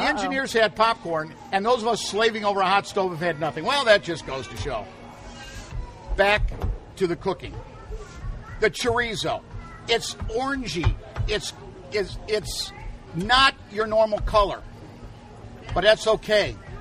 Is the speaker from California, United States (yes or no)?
no; Sycamore, Illinois, United States; I was very fortunate growing up in Sycamore, Illinois, home of the world-famous Pumpkin Festival.